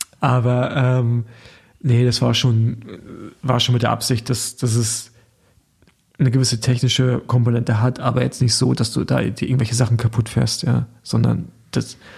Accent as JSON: {"language": "German", "region": "East Germany", "country": "Germany", "said": "jetzt ich bin jetzt ja auch Westdeutscher als Ostdeutscher in den Westen rübergezogen."}